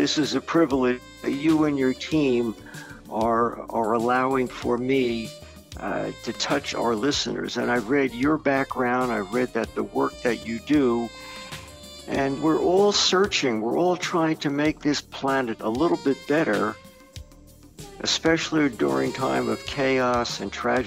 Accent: East Coast, United States; I grew up on the East Coast in a bizarre environment.

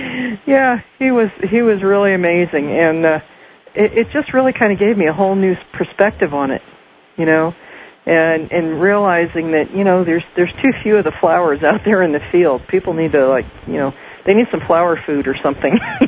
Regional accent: West Coast, United States; I mean, I kind of know it's like that, you know, in a lot of places, but I grew up on the West Coast, so I'm used to people being open and going, hey, let's try this out

